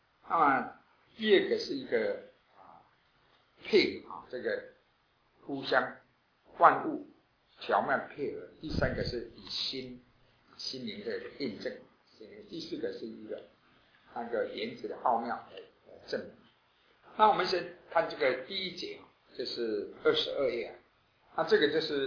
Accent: Taiwan; accent: Taiwanese Mandarin; 我这个是台湾国语，不正确，音标不正确

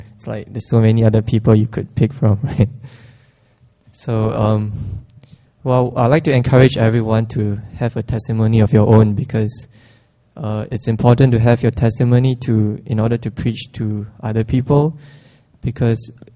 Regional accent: Singapore; born there; I was born in Singapore to a family of five.

